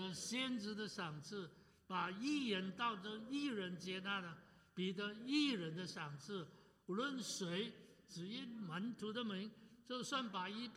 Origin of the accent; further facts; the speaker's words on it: China; 我们中国人都晓得要怎么遵从父母的吩咐。